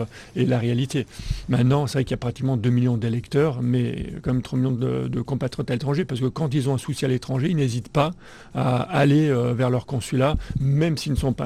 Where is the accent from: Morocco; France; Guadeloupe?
Morocco; Casablanca, Casablanca-Settat; je suis du Maroc, je suis né au Maroc, je suis né à Casablanca. J'ai grandi, je fais la mission française.